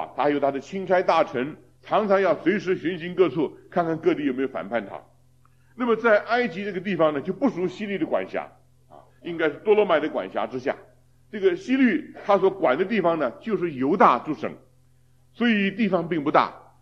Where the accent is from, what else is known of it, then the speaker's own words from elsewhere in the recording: China; 从前我们中国人也有啊，诸侯割据啊